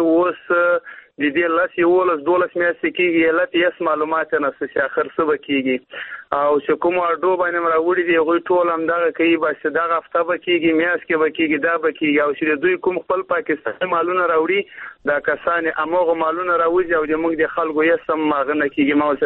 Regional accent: Afghanistan; now in Pakistan; دا چې چل سي په پاکستان کې موږ مېشت افغانان یو د مهاجرت ځوان تیرو د سولر او د شمسي توانایي کاروبار کوو.

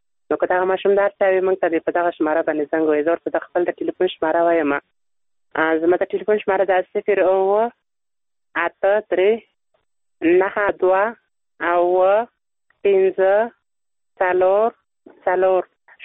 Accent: Nangarhar, Afghanistan; اوسه یم د ننګرهار ولایت څخه.

